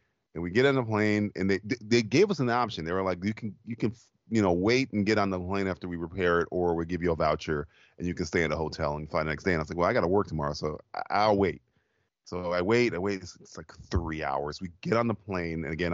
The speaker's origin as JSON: {"language": "English", "region": "Florida", "country": "United States", "said": "I'm from Florida, so it's a great wedding."}